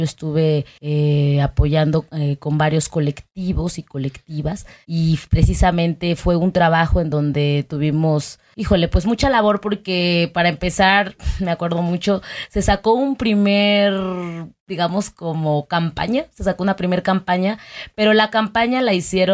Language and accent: Spanish; León, Guanajuato, Mexico; yo misma soy de León, Guanajuato.